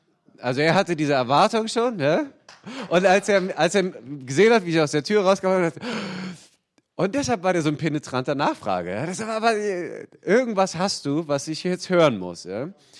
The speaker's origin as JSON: {"language": "German", "region": "Berlin", "country": "Germany", "tie": "born or raised there", "said": "Man hört es aber vielleicht auch, ich bin weder aus Bayern noch gebürtig aus Baden-Württemberg. Meine Familie kommt ursprünglich aus Berlin und da bin ich auch aufgewachsen."}